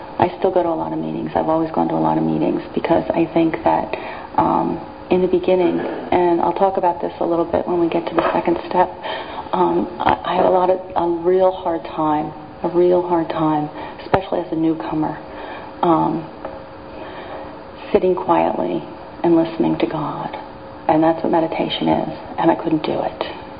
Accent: Flourtown, Pennsylvania, United States; So if anybody ever asked me where I'm from, I'm from Flower Town, which is a very nice little town.

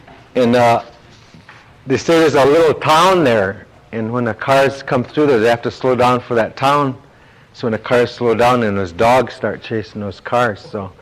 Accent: United States; I'm from the Mohican Nation.

